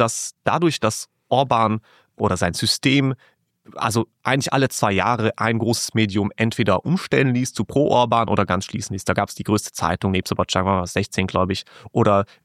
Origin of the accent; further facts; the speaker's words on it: Hungary; German is a second language; moved away; Das war so mein Anker in meine alte Heimat, weil als ich in Deutschland und in Österreich gelebt habe, habe ich jeden Tag mehrmals Index gelesen. Es war so eine Online-Zeitung, die wirklich alle gelesen haben in Ungarn.